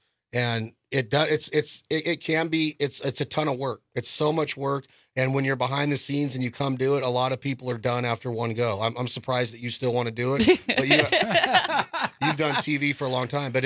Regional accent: the West, United States; And I'm from the West United States where they're everywhere, right?

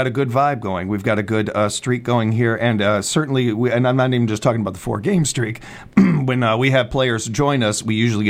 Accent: Chicago, Illinois, United States; And I hope you're enjoying my roots in my hometown of Chicago

